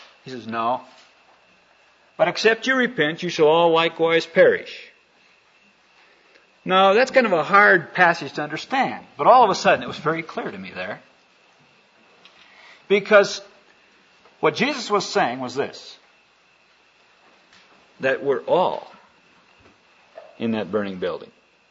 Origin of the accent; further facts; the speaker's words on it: Brazil; it was very exciting for me to be back in my home country again.